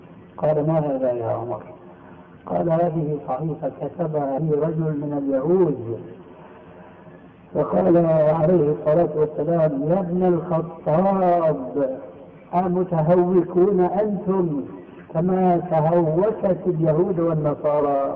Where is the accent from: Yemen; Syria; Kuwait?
Syria; تلقفها بعض العامة عندنا في سوريا